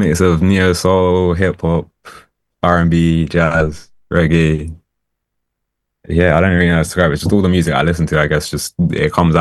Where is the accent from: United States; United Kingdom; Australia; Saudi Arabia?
United Kingdom; Oxford, South East England; now in London, United Kingdom; I'm from Oxford originally, but I'm based in London, West London.